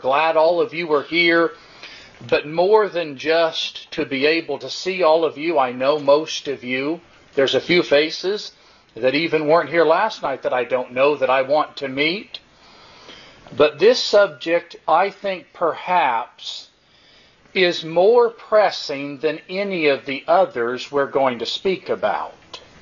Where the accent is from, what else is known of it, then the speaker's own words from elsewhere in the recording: Concord, California, United States; I was raised in the Bay Area in Concord, and I've been to this building a lot when I was growing up